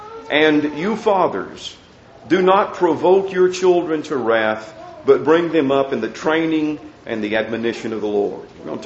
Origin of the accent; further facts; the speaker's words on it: Birmingham, Alabama, United States; I mean, I grew up in Birmingham, Alabama, and I remember that well. And I remember very well all the bigotry and hatred that was a part of my white culture